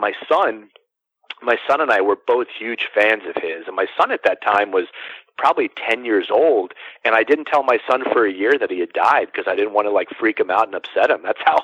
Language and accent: English; Florida, United States; So this is, I guess, the inner redneck that comes out of me and growing up in Florida, born and raised.